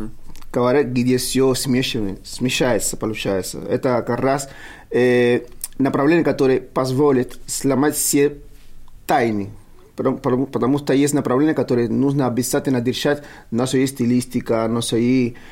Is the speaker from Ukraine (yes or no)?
no; Havana, Cuba; Russian is a second language; moved away as an adult; now in Saint Petersburg, Russia; я из Гавана.